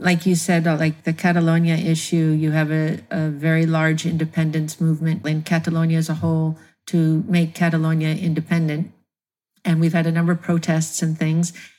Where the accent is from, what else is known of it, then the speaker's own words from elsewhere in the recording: United States; particularly it affects me since I'm an American